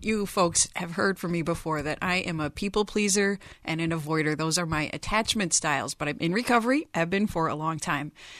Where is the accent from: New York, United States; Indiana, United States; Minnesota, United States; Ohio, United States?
Minnesota, United States; I grew up in Minnesota Nice, where our answer to how you're doing is we're always fine.